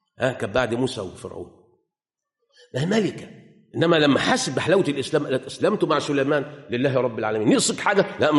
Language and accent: Arabic; Egypt; وإحنا بالذات كمصريين